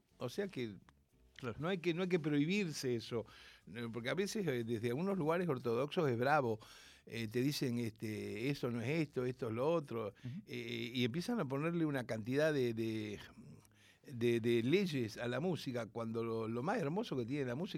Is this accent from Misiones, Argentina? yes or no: no; Rosario, Santa Fe, Argentina; born there; nací en Rosario, soy nieto de andaluces y piamonteses.